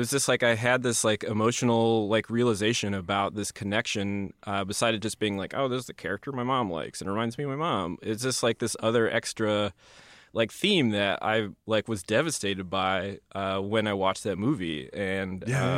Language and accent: English; Midwest, United States; My mother is gay, and we were growing up in the Midwest